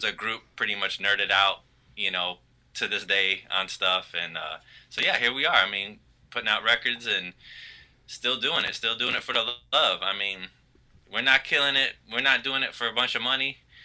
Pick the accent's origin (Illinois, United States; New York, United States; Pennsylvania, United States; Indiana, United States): Illinois, United States; Chicago; I grew up on North Avenue in Pulaski, you know, cruising Fullerton, you know, all that.